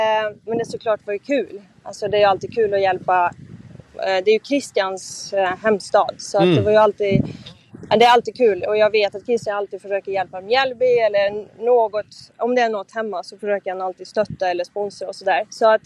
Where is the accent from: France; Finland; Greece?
France; Nej, jag kommer från Frankrike.